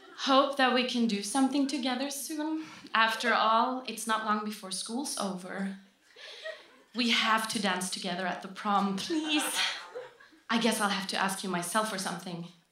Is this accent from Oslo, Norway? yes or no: yes; Oslo, Norway; So, and I am 27 years old. I'm from Oslo.